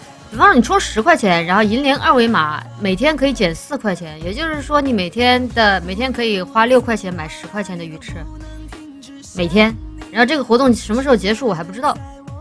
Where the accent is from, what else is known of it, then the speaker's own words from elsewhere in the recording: Foshan, Guangdong, China; 我是广东人吗？是呀。